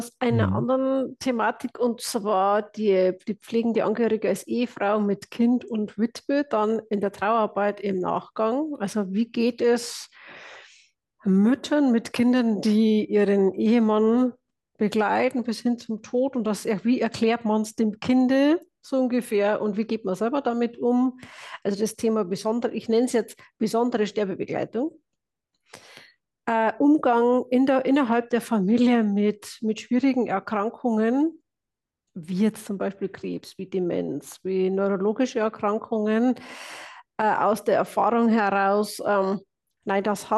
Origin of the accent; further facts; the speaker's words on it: Bavaria, Germany; Ich bin ein Bayer, ein Niederbayer, ein Waschechter.